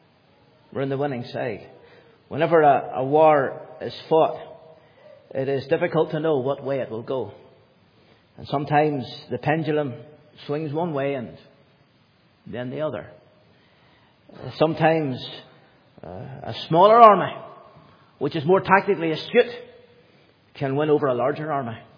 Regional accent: United Kingdom; As the British people, we can look back over our history.

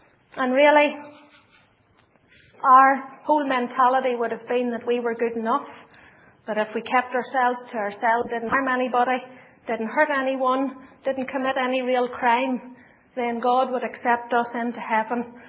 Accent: Donaghmore, Northern Ireland, United Kingdom; born there; was born in a wee place called Donaghmore.

